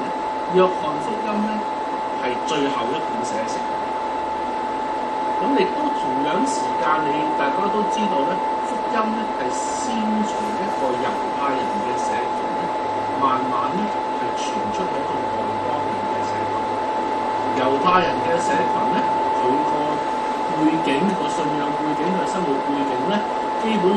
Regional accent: China

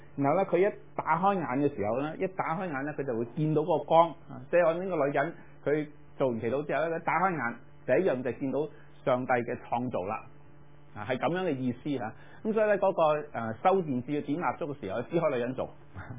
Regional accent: China; 就是我們過冬，我中國人過冬

